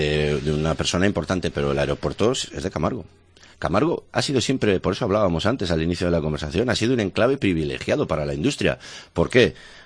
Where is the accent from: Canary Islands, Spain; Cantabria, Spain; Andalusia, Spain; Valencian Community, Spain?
Cantabria, Spain; Maliaño; Que a mí la gente me conoce desde que soy un enano, que yo soy un aborigen de Maliaño.